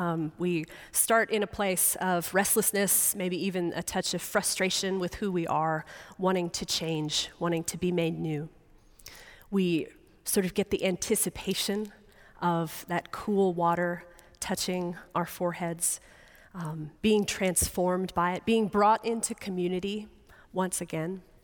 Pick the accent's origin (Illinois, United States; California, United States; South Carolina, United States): South Carolina, United States; Columbia; I grew up outside of Columbia, South Carolina, and the summers there get very, very hot.